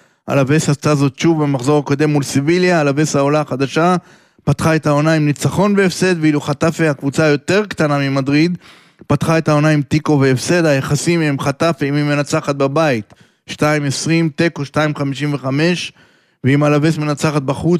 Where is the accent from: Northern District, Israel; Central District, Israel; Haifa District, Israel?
Haifa District, Israel; Haifa; טוב, אני כחיפאי הולך על